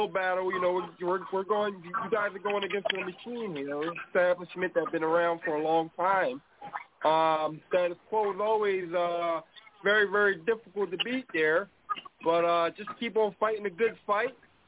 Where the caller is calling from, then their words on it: Pennsylvania, United States; I'm calling from Pennsylvania.